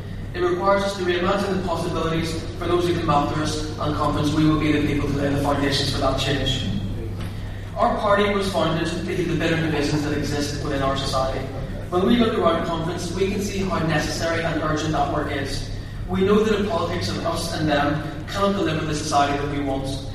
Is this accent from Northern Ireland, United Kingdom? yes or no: yes; Belfast, Northern Ireland, United Kingdom; born or raised there